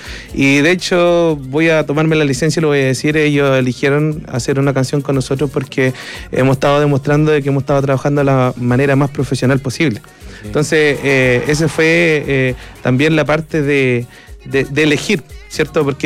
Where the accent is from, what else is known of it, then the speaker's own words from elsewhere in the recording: Punta Arenas, Magallanes, Chile; moved away; Yo me vine de Punta Arenas por el grupo.